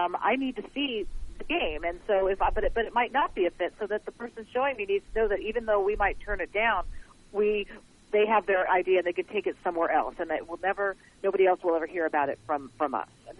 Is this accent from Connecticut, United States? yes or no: no; Indianapolis, Indiana, United States; born there; I was born in Indianapolis, Indiana.